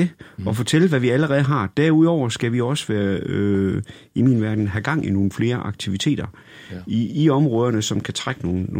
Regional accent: Horsens, Central Denmark Region, Denmark; da jeg var barn og boede i Horsens, jamen jeg havde altså 4,5 kilometer til min læge, og jeg var altså i samme by.

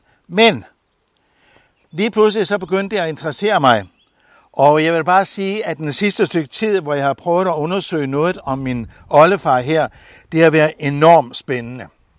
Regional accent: Holstebro, Central Denmark Region, Denmark; also born or lived in Odense; Jeg kommer fra Holstebro

